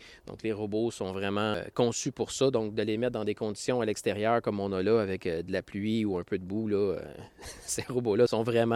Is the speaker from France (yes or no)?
no; Quebec, Canada; Je suis natif de Lanaudière, okay.